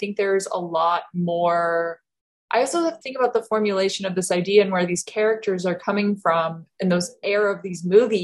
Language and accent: English; the South, United States; we do have a different perspective on things growing up in the South